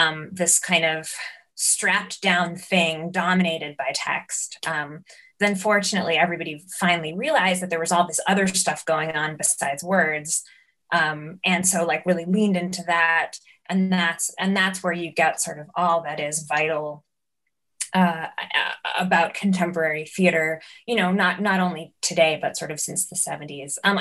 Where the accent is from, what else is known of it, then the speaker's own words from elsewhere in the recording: New York, United States; growing up in New York and, you know, kind of fortuitously getting access to those sort of kinds of experimental theater